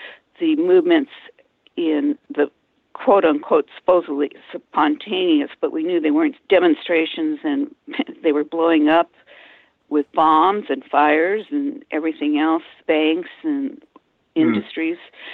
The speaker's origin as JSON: {"language": "English", "town": "Pasadena", "region": "California", "country": "United States", "tie": "born or raised there", "said": "I grew up in Pasadena, California, and I'm the oldest of 8 children. We were a very strong Catholic family."}